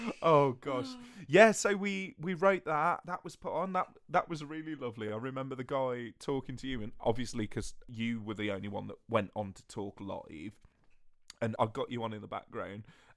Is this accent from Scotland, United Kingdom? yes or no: no; Birmingham, West Midlands, United Kingdom; But I am from Birmingham